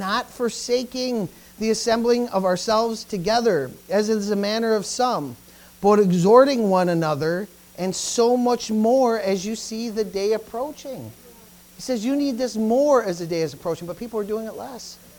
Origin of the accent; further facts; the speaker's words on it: United States; Not, you know, I'm American, but I, you know, descendants from Canada